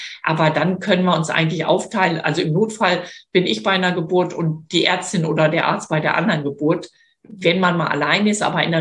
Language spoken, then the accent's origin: German; Lower Saxony, Germany; now in Hamburg, Germany; ich komme aus Niedersachsen und so richtig vom platten Land.